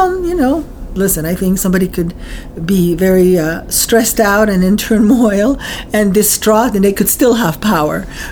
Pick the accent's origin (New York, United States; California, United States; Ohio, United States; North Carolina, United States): New York, United States; born there; also born or lived in Paris; I was born in New York. My dad was the president of the William Morris Agency in Paris.